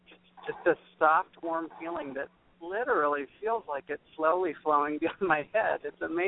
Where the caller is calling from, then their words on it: Washington, United States; also from Washington State.